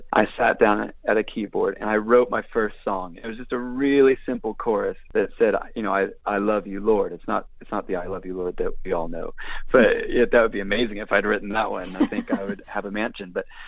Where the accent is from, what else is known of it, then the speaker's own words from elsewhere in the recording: Israel; but I would say a lot of that was formed in those early days growing up in Israel. You know, that's where I started writing songs.